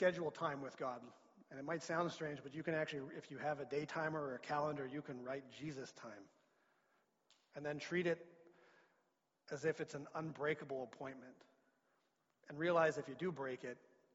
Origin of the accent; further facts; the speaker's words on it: Creston, British Columbia, Canada; also born or lived in Lethbridge; now in Trail, Canada; I came from Lethbridge but grew up in Creston.